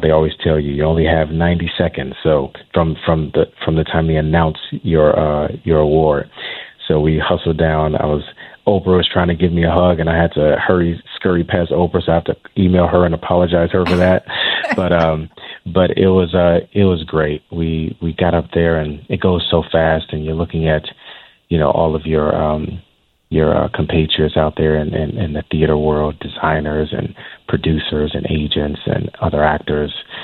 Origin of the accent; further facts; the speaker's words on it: Chicago, Illinois, United States; I am from Chatham